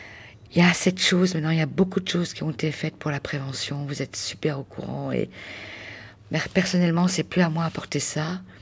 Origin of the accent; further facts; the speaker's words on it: Lyon, Auvergne-Rhône-Alpes, France; Moi, je viens de Lyon, donc j'ai fait un petit chemin pour venir dans cette maison de vie